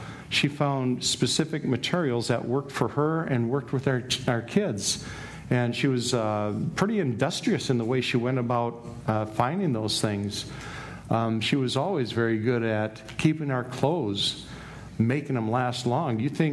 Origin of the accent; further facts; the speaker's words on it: Minneapolis, Minnesota, United States; Now, I grew up in North Minneapolis.